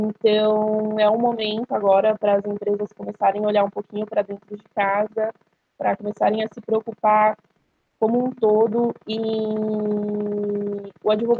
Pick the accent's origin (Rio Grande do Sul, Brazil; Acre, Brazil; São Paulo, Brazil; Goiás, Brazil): São Paulo, Brazil; Venho do interior de São Paulo e iniciei meu trabalho aqui na capital já voltado para essa área.